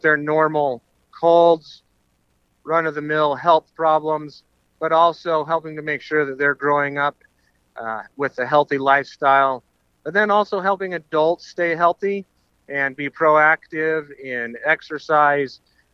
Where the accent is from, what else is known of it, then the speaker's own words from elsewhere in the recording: Idaho, United States; That's right. I grew up in South Central Idaho in what is called the Magic Valley, a pretty large farming community where basically anything grows.